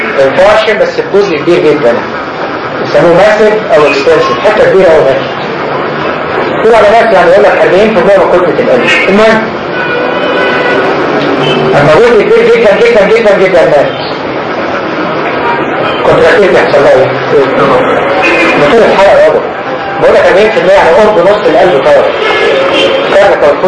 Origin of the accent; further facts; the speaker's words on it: Egypt; مش عندنا في مصر